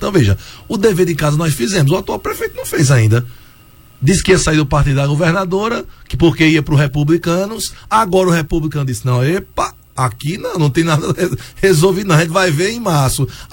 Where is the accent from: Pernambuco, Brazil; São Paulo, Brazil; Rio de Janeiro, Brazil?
Pernambuco, Brazil; Caruaru; Eu nasci em Caruaru, meus filhos todos são caruaruenses, moram em Caruaru, né? Apesar de tudo que hoje a gente tem, eu nunca saí de Caruaru.